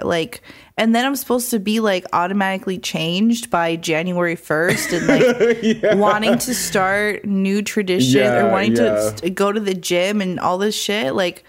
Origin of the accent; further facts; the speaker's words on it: Phoenix, Arizona, United States; Like even Phoenix, Arizona, my hometown, it gets the countdown before us.